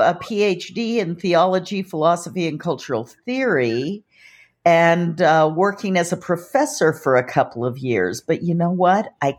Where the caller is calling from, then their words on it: Denver, Colorado, United States; I'm calling in from Denver, Colorado.